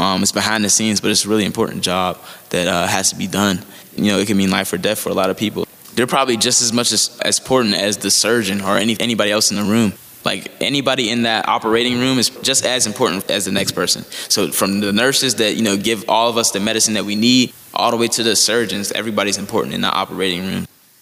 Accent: Hazelwood, Pennsylvania, United States; I'm from Hazelwood, born and raised. I lived here all my life. Growing up in Hazelwood, it was, you know, up and down.

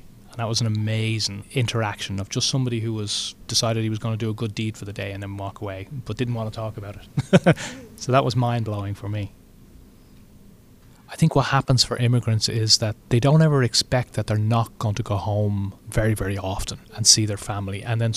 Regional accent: Dublin, Leinster, Ireland; I am from Dublin in Ireland. I was born January 11th, 1968.

